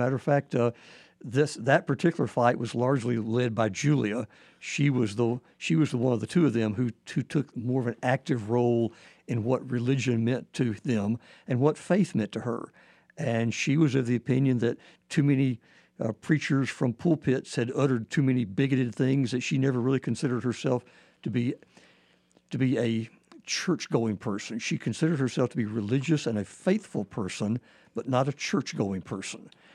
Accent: Columbus, Georgia, United States; I grew up in Columbus, Georgia. My father was editor of the Columbus Ledger. I was a Ledger kid from way back.

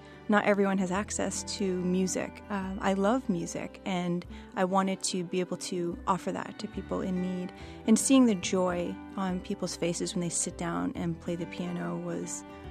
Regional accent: Hamden, Maine, United States; Growing up in Hamden, I didn't always notice that there was a problem with people in need in the area.

